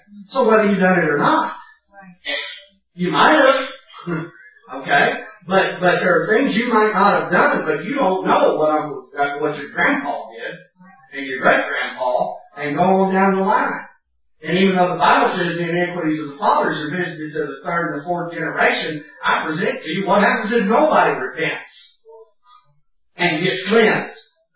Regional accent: Houston, Texas, United States; If you live in some big city, in some way, like I came from Houston, Texas, we have so many billboards, you don't realize how ugly it is

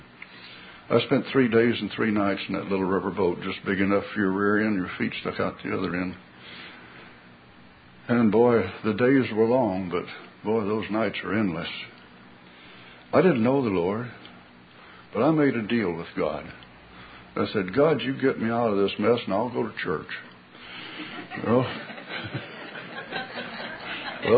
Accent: Texas, United States; Well, for you Texans, I was born in Andrews County in Texas. Everybody knows where Andrews is.

